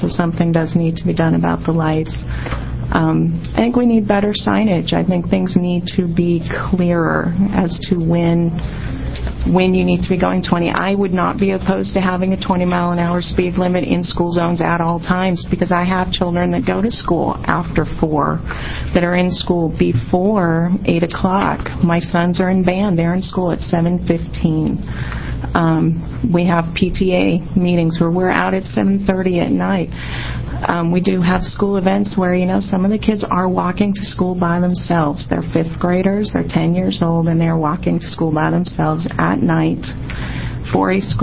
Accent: Salem, United States; I'm from Salem.

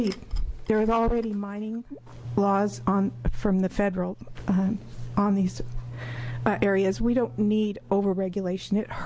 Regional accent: Arizona, United States; I grew up in Arizona where there was a lot of mining going on

